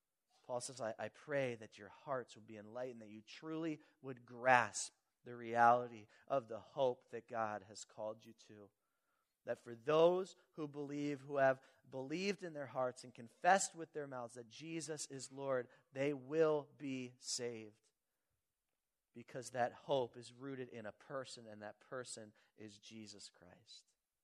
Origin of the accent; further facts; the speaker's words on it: Philadelphia, Pennsylvania, United States; They should win, but we're from Philadelphia. We can lose at any time, right?